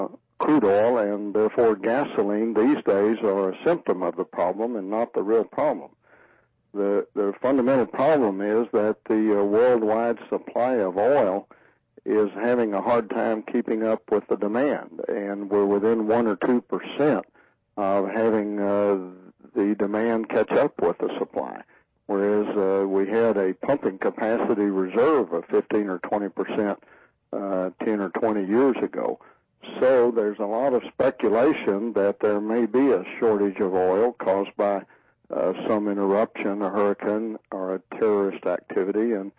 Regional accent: Texas, United States; I grew up in West Texas in the oil fields of the Permian Basin.

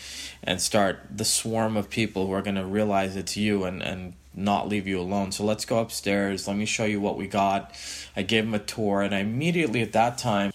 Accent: Boston, Massachusetts, United States; I was in a suburb of Boston for close to 30 years. You know, I'm a kid from New England, essentially.

